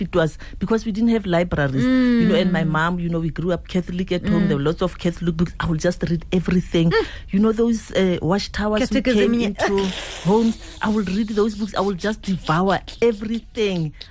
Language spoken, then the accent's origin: English; Kuruman, Northern Cape, South Africa; So I grew up in the Kalahari, in a small town in Kuruman. And I mean, we had nothing.